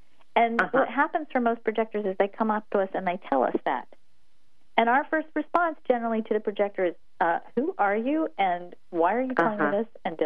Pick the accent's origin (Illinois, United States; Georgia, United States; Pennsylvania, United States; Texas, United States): Texas, United States; I'm a Texan